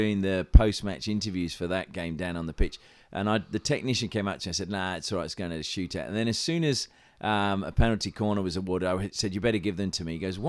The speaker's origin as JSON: {"language": "English", "country": "United Kingdom", "tie": "born or raised there", "said": "I mean, I know I grew up in Great Britain"}